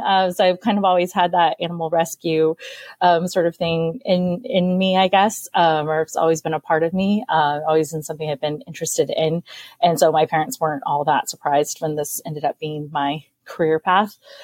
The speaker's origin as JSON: {"language": "English", "town": "San Diego", "region": "California", "country": "United States", "tie": "born or raised there", "said": "So, I grew up in San Diego, so I grew up on the coast. So I was lucky enough to grow up tide pooling with my dad in San Diego."}